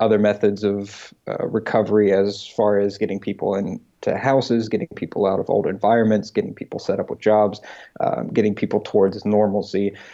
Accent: Winfield, West Virginia, United States; I grew up in West Virginia, about 30 minutes outside of the capital city of Charleston, in a place called Winfield, Putnam County.

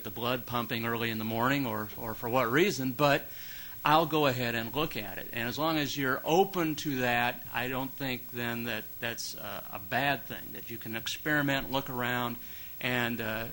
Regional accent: Kansas City, Missouri, United States; I am originally from Kansas City, and so I go on the web and I look at the Kansas City Star.

